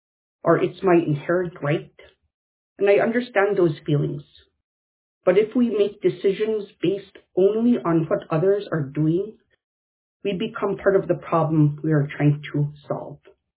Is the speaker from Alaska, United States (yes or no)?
yes; St. Mary's, Alaska, United States; I grew up in St. Mary's and lived there until I was in my 30s. I have subsistence fished on the Yukon River my entire life.